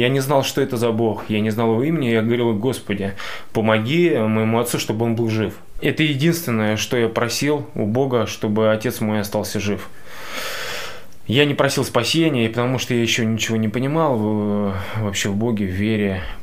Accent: Dedovsk, Moscow Oblast, Russia; мне 31 год. Родился я в Подмосковье, в подмосковном городе Дедовске.

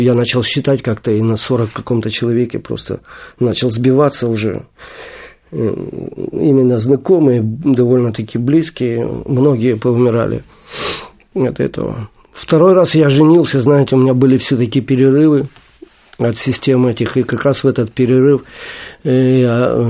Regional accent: Kyiv, Ukraine; А в Киеве уже я плотно влез в такую систему, потому что это мой родной город

